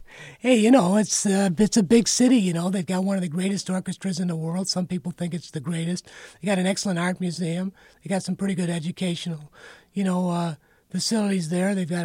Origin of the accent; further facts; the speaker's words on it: Cleveland, Ohio, United States; Yeah, I grew up in Cleveland.